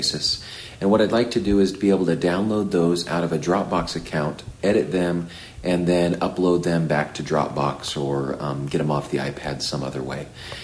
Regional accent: Washington, United States; I'm from Washington State, and I was hoping you could help me out.

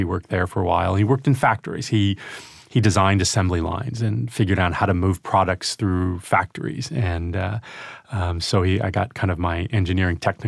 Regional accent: Albany, New York, United States; Upstate New York, from Albany.

